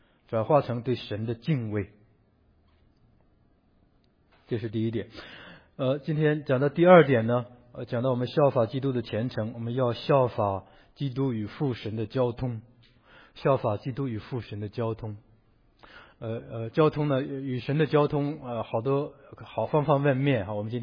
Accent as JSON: {"language": "Chinese", "country": "China", "said": "我是中国人，我们可以讲这个话。"}